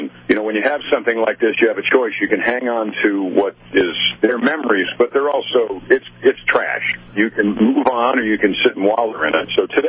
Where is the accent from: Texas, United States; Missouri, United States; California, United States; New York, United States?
New York, United States; I'm from New York State. So the first track I was ever on as a spectator, was Watkins Glen.